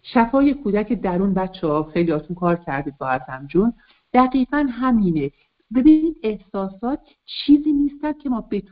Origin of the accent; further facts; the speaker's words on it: Iran; ما انسانیم و در یک کشوری مثل ایران به دنیا اومدیم، در یک خانواده های سنتی بزرگ شدیم